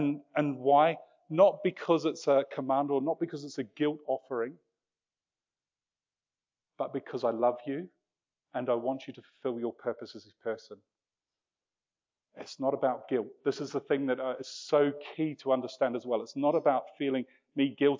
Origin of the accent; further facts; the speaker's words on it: United Kingdom; we're rather British about it. And I include New Zealanders in that lump of people.